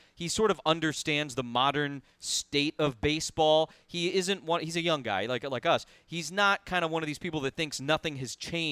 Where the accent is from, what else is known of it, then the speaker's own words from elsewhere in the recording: Florida, United States; I grew up in the South Florida area. Lots of sailing here.